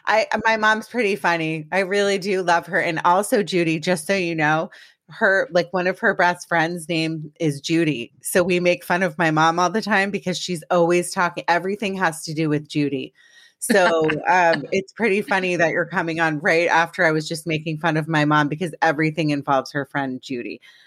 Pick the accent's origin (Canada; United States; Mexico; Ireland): Ireland; You're one of my people, because I'm Irish.